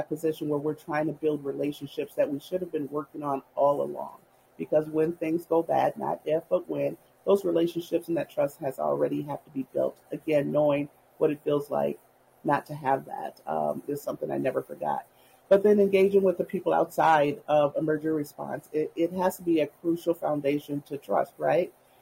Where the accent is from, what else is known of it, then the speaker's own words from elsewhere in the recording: Minneapolis, Minnesota, United States; growing up in South Minneapolis